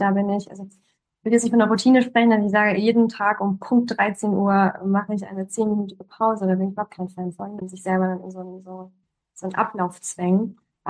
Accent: Germany; also born or lived in Poland; Kommt tatsächlich durch meinen polnischen Background. Ich bin in Polen geboren, bin mit 2,5, 3 nach Deutschland gekommen und meine Eltern wussten nicht, dass … in Deutschland ein Eigenname ist.

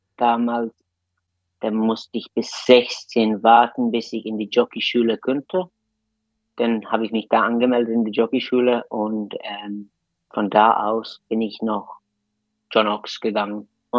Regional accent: Leinster, Ireland; German is a second language; Aber ich war aufgewachsen auf der Curragh.

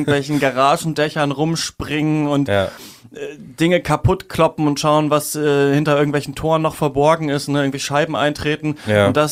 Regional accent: Emmerthal, Lower Saxony, Germany; ich bin ja in Emmertal bei Hameln aufgewachsen, in Niedersachsen

